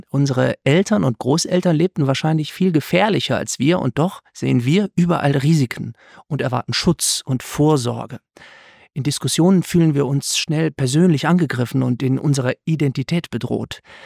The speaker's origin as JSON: {"language": "German", "region": "Rhine", "country": "Germany", "tie": "born or raised there", "said": "ich bin am Rhein aufgewachsen"}